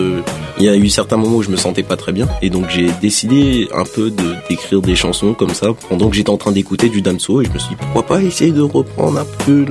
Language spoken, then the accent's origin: French; Hauts-de-France, France; Oui, je viens de l'Oise, du coup, plus proche